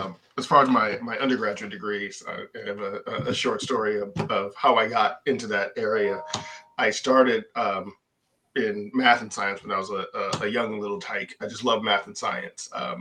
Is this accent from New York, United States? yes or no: no; Detroit, Michigan, United States; growing up in Detroit, there was only folks in our neighborhood who worked at the factory.